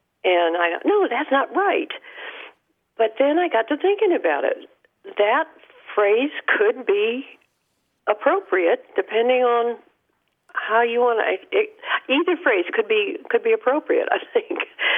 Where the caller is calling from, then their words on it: Kerrville, Texas, United States; I'm calling from Kerrville, Texas.